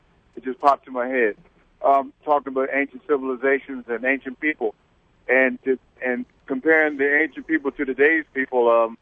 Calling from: Maryland, United States; I'm calling from Maryland. Now, I was in Virginia when I first called.

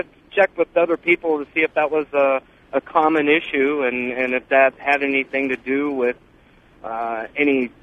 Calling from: Temecula, California, United States; Hi, Temecula, California.

